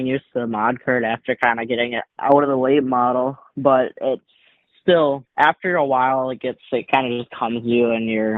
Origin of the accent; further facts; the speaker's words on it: Shawano, Wisconsin, United States; So like, I think in Outagamie Speedway, and then also in Shawano in my hometown.